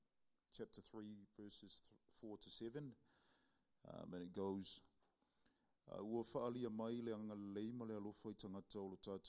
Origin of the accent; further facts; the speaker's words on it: Samoa; first language Samoan; English is a second language; be reading it in my mother tongue, the Samoan language, and so just bear with me